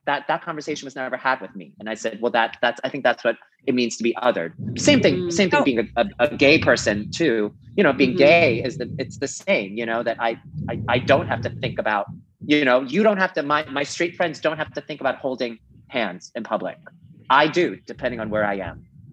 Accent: Brooklyn, New York, United States; And I grew up in Brooklyn. So that was sort of my upbringing.

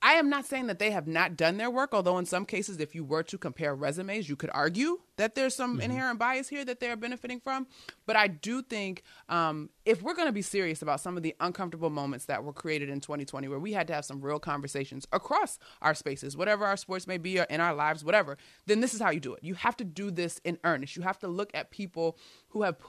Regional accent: Washington, District of Columbia, United States; He was even on the staff in Washington, which is my hometown.

